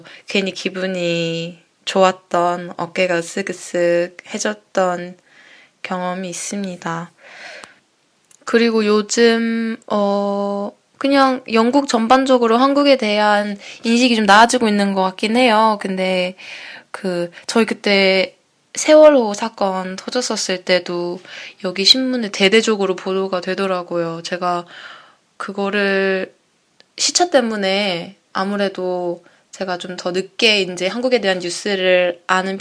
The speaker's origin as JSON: {"language": "Korean", "country": "South Korea", "moved": "yes", "said": "초반에는 항상 한국에서 왔다고 이렇게 얘기를 하는데"}